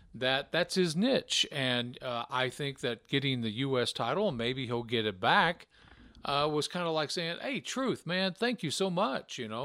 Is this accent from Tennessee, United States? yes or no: yes; Tennessee, United States; I speak goodly English language. I'm from Tennessee.